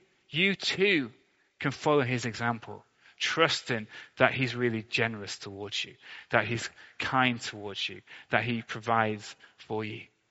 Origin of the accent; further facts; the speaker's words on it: Sheffield, Yorkshire and the Humber, United Kingdom; I grew up in Sheffield in a recession. I was born in the 1980s. I grew up in the 1990s.